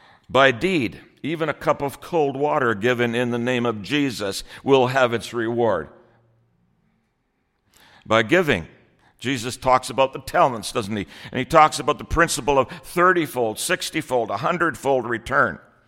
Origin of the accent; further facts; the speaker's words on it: Ireland; I'm an Irishman, so I like stories.